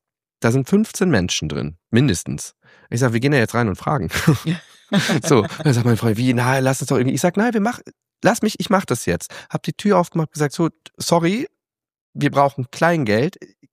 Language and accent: German; Flensburg, Schleswig-Holstein, Germany; now in Hamburg, Germany; Ja, ich komme aus Flensburg, da stehen 10 Leute am Bahnhof. So, wir haben da 4 Gleise, das war's.